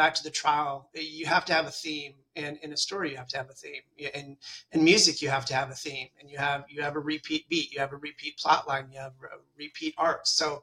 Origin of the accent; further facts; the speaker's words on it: Michigan, United States; also born or lived in Detroit; now in Texas, United States; No, I'm originally from Michigan. So I was born in Detroit, and then I was raised in Northern Michigan, went to undergrad at Northern Michigan